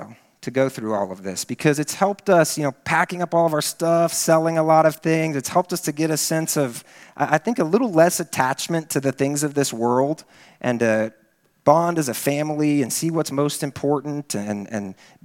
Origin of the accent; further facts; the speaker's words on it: Texas, United States; I was born and raised in Central Texas. This is my home.